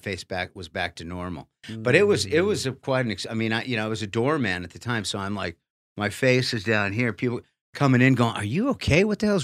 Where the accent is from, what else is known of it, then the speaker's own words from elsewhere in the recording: California, United States; moved away as an adult; now in New York, United States; I'm living in New York. I just got into New York. I'm born and raised in California. I'm not used to cold weather at all, right?